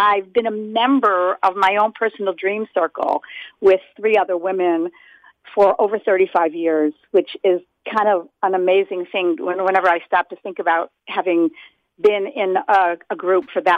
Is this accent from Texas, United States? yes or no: no; Buffalo, New York, United States; moved away as an adult; also born or lived in Israel; now in Boston, United States; I'm an East Coast girl. I was born in Buffalo, New York. Spent my first 21 years there. Then I lived overseas in Israel for 5 years. And when I came back to graduate school here in the Boston area and have been here ever since.